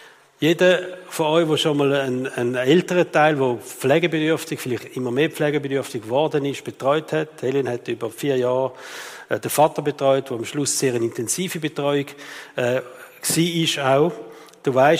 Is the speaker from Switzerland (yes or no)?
yes; Switzerland; Als Schweizer mit der Stimmberechtigung.